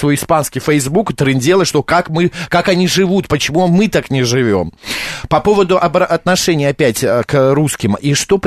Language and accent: Russian; Russia; я россиянка